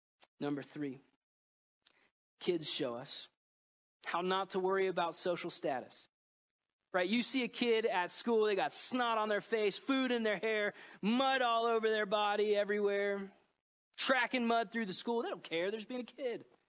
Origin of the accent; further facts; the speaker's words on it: Orlando, Florida, United States; Now, I grew up in Orlando. I grew up in Waterford. And so by the time I was like 10 years old, Disney was boring to me, okay?